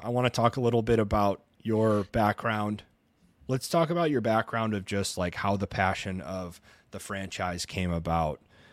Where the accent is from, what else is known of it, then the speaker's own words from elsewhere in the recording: Chicago, Illinois, United States; I'm from Chicago.